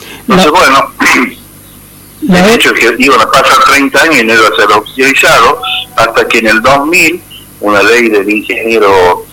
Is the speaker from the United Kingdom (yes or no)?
no; La Rioja, Argentina; siempre y cuando los riojanos respetemos, cantemos y reconozcamos esa canción